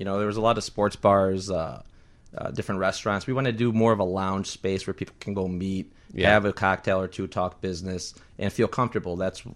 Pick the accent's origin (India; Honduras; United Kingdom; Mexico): Mexico; now in United States; to be proud, as a Mexican-American like myself, to be proud of tequila. Something from my home country.